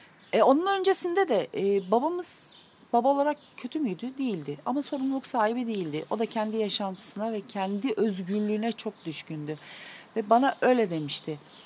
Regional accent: Istanbul, Turkey; Doğma büyüme Beaumont Şişlili öyle söyleyeyim.

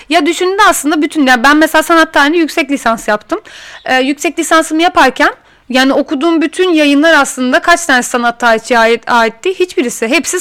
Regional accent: İzmir, Turkey; Ben mesela İzmirliyim.

